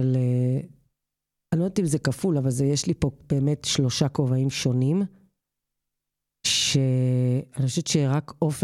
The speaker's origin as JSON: {"language": "Hebrew", "town": "Kfar Vitkin", "region": "Central District", "country": "Israel", "tie": "born or raised there", "said": "אז אני מושבניקית, אני חושבת שזה הדבר הכי עקבי בחיים שלי, כי אני דור שלישי בכפר ויתקין."}